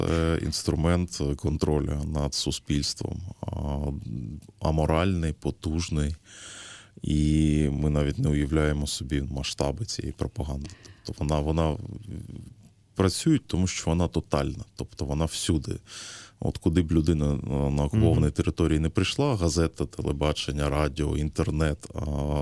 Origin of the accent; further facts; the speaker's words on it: Donetsk, Donetsk Oblast, Ukraine; я сам з Донецьку, я народився в Донецьку.